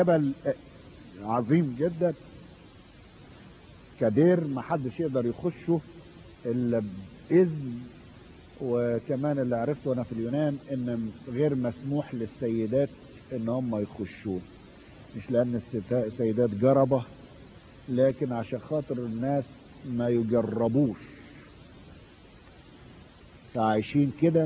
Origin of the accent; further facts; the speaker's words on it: Egypt; والسياحة في روسيا بتختلف عن السياحة في مفهومها عندنا في مصر. سائح عندنا في مصر ده شخص بيخش الى البرية الجوانية